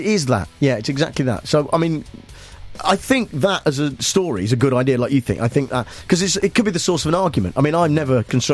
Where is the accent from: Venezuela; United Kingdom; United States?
United Kingdom; Nuneaton, West Midlands; Some people who may have written a book about growing up in Nuneaton, you mean?